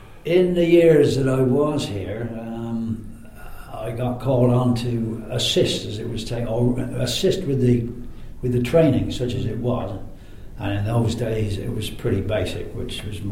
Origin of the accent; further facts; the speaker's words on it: Stroud, South West England, United Kingdom; And of course Stroud was my hometown or home club, which I joined in 1956